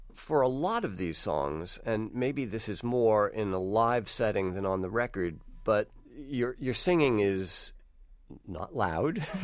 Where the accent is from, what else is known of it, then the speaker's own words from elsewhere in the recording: United States; maybe this is just me as an American, but it sounds very English, this music.